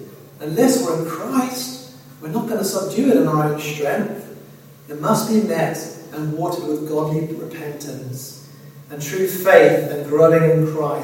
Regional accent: South Africa; me and my brother Jason, growing up in South Africa, we used to live on the back of our house used to be on the back of a forest.

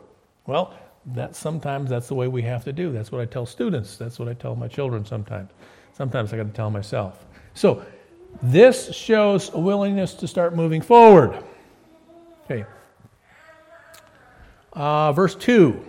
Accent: Detroit, Michigan, United States; I grew up in Detroit. And the time when I grew up, they had a basketball team.

